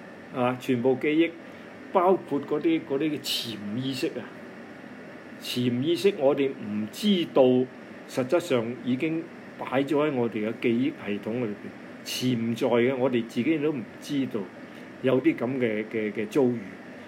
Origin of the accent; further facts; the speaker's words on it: Guangdong, China; 我們廣東人叫它那朵花呢